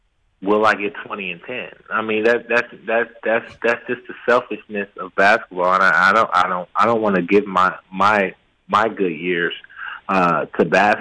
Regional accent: Columbus, Ohio, United States; Growing up in Columbus, you know, we didn't stay in a nice neighborhood, but my mom and dad made sure that we had food on the table.

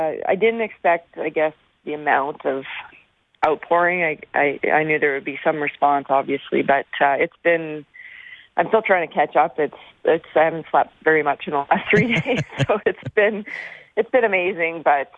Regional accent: Shawnee, Saskatchewan, Canada; a little girl growing up in Shawnee, Saskatchewan

